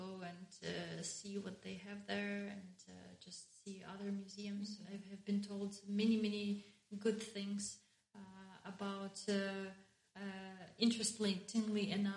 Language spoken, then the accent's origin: English; Zhytomyr, Zhytomyr Oblast, Ukraine; I come from Zhytomyr, which is also not a big city.